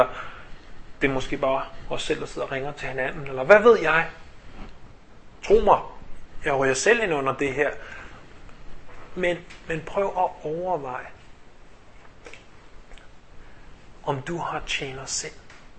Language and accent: Danish; Central Denmark Region, Denmark; hvor jeg kommer fra på Mirtjylland